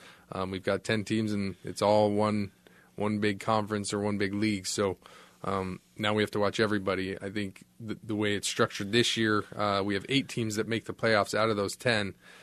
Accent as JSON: {"language": "English", "region": "Colorado", "country": "United States", "tie": "born or raised there", "said": "I grew up in Colorado and went to college in Colorado"}